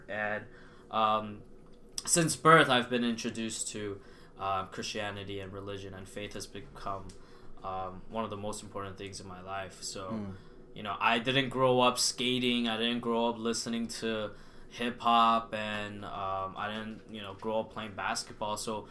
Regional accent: Los Angeles, California, United States; So, growing up in Los Angeles, I was raised under, I guess, the streetwear influence, right when internet blogging was popping off.

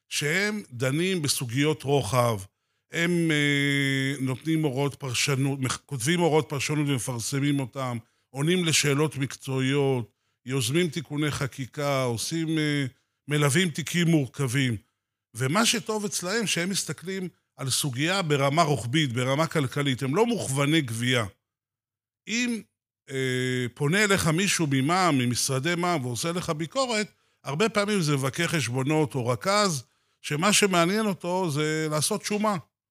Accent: Rishon LeZion, Central District, Israel; now in Ness Ziona, Israel; נולדתי בשכונת מצוקה בראשון, וככה בשנים הראשונות שהייתי עוד ילד

